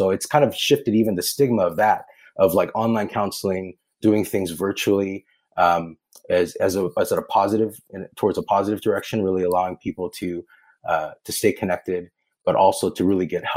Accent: United States; growing up in an immigrant family, the challenges that come with that growing up in America.

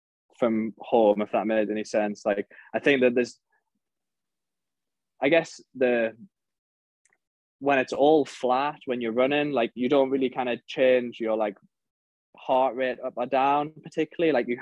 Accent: Sunderland, North East England, United Kingdom; no, I'm from England. They're like, oh, whereabouts? And then I usually say Sunderland

